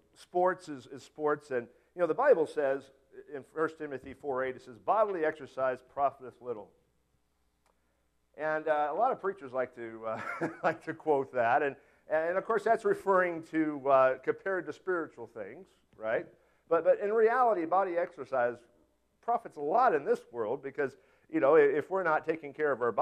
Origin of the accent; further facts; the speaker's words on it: United States; can't you tell I'm from America?